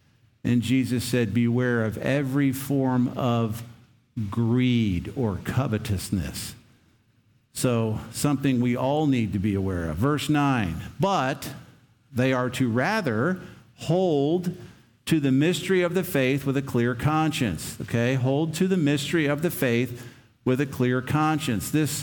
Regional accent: Pennsylvania, United States; when we grew up in Pennsylvania, you guys don't have a lot of it here.

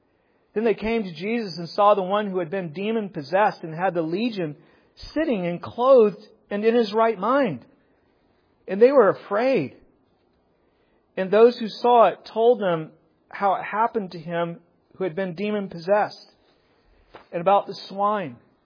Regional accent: Timberley, Nova Scotia, Canada; also born or lived in Halifax; Like if I'm talking to someone out in British Columbia, I'll tell them I'm from Halifax. If I'm talking to someone around here, I'll tell them I'm from Timberley.

